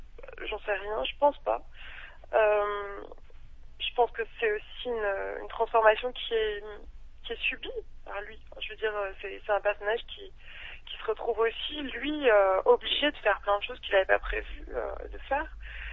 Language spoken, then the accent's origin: French; Provence-Alpes-Côte d'Azur, France; Donc, peut-être que je rentrerai en France ou à Nice. En l'occurrence, moi, je suis de la Côte d'Azur.